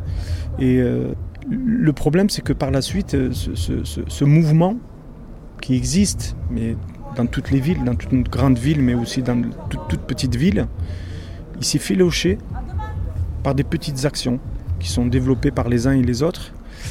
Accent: France; je suis l'immigré, alors que je suis français à part entière

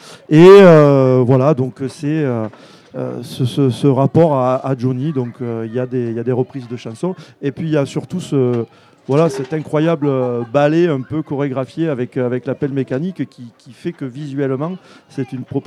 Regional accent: Ganges, Occitanie, France; born there; Je suis né à Gange.

